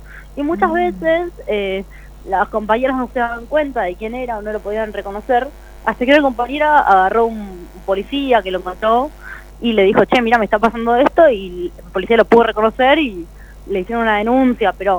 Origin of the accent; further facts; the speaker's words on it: Buenos Aires Province, Argentina; que es conurbano bonaerense porque no somos porteños.